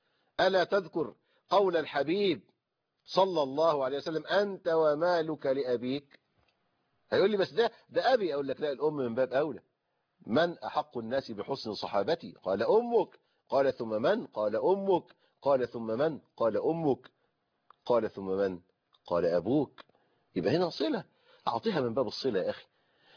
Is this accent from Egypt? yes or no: yes; Egypt; حتى كده يا أخوانا الناس عندنا في مصر في الريف وفي الحضر يقولوا إيه